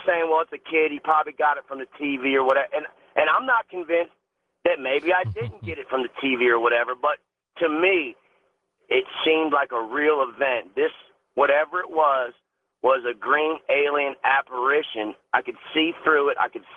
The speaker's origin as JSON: {"language": "English", "region": "Washington, D.C.", "country": "United States", "tie": "born or raised there", "also_born_or_lived": "Bethesda, Maryland", "said": "I grew up in the Washington, D.C. area. I was actually born in Bethesda, Maryland, a stone's throw from, I guess, the Capitol and the White House."}